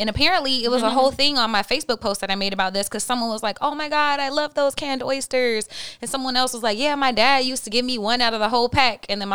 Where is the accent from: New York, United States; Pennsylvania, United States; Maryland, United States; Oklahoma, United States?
Oklahoma, United States; So I'm from Oklahoma.